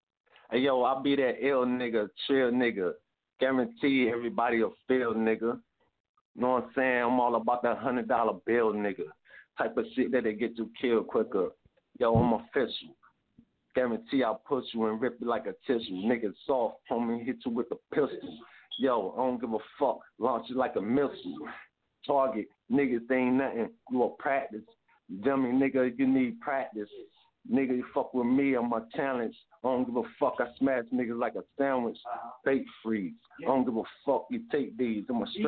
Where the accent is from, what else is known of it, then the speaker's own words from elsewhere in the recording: Plymouth, North Carolina, United States; Hey, yo, I'm from Plymouth, North Carolina, my nigga.